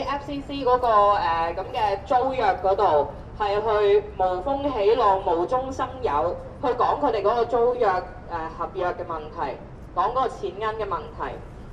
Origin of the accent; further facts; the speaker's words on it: Hong Kong; 香港政府已經不單單是要我們跟我們香港人交代那麼簡單